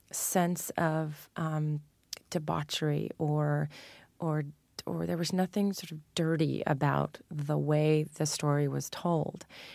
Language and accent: English; Manhattan, New York, United States; And I grew up in Manhattan, you know, so I grew up knowing what 42nd Street looked like